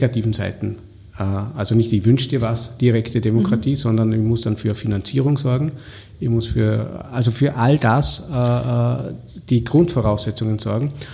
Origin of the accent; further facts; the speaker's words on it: Vorarlberg, Austria; Bin Vorarlberger, bin an der Schweizer Grenze aufgewachsen